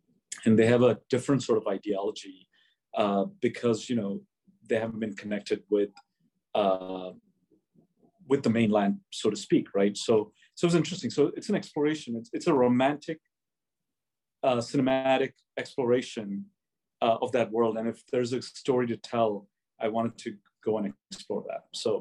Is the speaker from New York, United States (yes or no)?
no; Chicago, Illinois, United States; until then, I grew up in Chicago, and I was exposed to all the metropolitan cities.